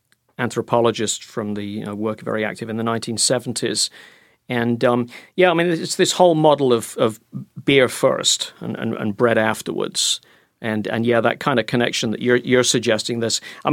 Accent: Oxford, South East England, United Kingdom; I grew up in Oxford.

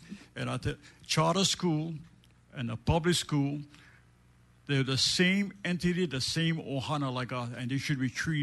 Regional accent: Honolulu, Hawaii, United States; I was born and raised in Honolulu. I attended Lanakila High School Elementary, Kuanakoa Intermediate with all those Papakulea guys. I graduated from Farrington High School in 1960.

